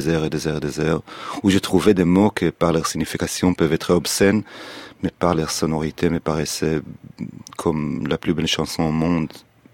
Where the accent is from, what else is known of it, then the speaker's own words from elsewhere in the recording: Israel; French is a second language; now in France; de m'enfuir de mon passé israélien et de me transformer en français